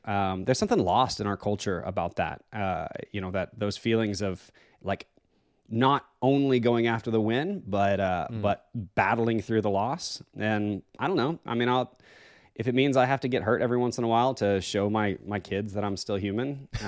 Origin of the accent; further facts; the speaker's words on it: New Mexico, United States; I grew up in New Mexico, right? So there is only soccer and tennis.